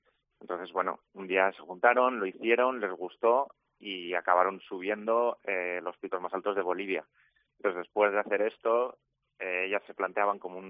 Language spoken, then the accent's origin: Spanish; Castile and León, Spain; yo soy de León